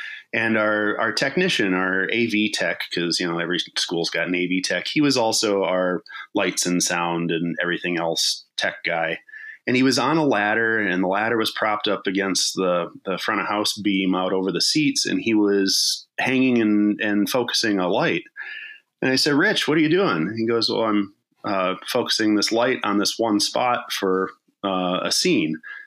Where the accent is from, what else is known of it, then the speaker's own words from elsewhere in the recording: Medford, Wisconsin, United States; I grew up in north central Wisconsin, in a tiny little town called Medford.